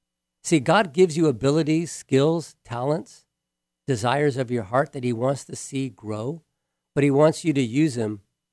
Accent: Hawaii, United States; I grew up in Hawaii, 18 years old, playing in a band

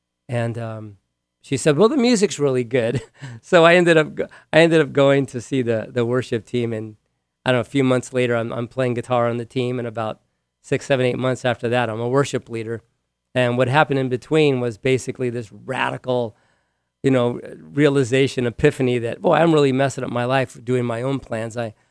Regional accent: Honolulu, Hawaii, United States; also born or lived in Belen, New Mexico; now in Paradise, United States; Before that, I was born in Belen, New Mexico. I am of Indian heritage, or now they call me indigenous people. I'm okay either way. When I was a kid, I moved to Honolulu, Hawaii.

